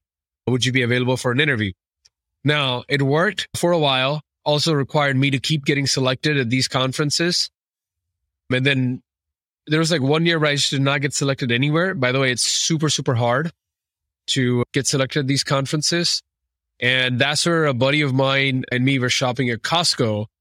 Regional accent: India; I'm originally from India.

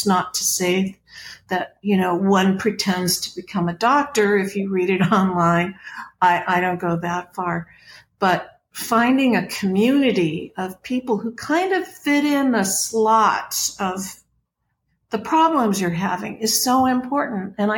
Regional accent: Los Angeles, California, United States; I grew up in Los Angeles, which is a car culture, and you get in a car to go two blocks.

